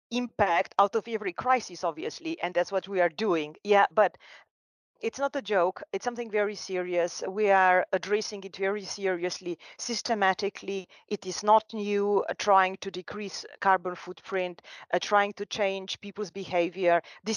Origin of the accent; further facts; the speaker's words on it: Celje, Savinja, Slovenia; English is a second language; I wonder whether I'm walking the streets of Arab Peninsula or whether I'm walking the streets of my hometown. Celje is rather green, lots of trees. The old city center is actually on the side of the river bank.